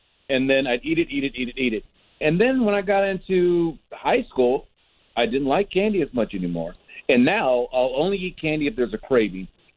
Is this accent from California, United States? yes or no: yes; Los Angeles, California, United States; There was a store called TGNY, and I grew up in Los Angeles.